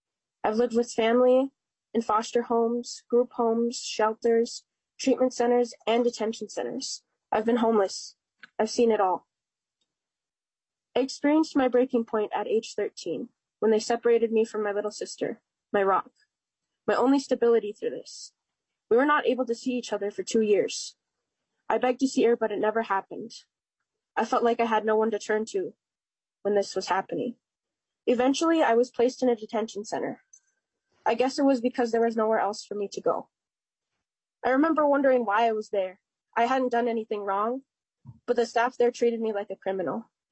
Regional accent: Bemidji, Minnesota, United States; I was born in Bemidji, Minnesota, and have lived here for most of my life.

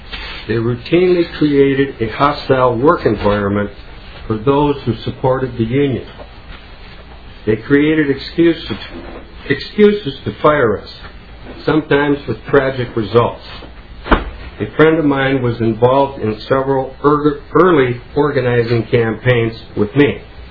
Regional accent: Champlin, Minnesota, United States; I'm from Champlin.

